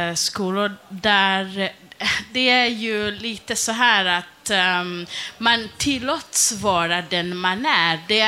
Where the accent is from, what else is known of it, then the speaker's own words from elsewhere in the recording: Egypt; jag är ju född i Egypten och uppvuxen där, fast jag har mina rötter i Rwanda.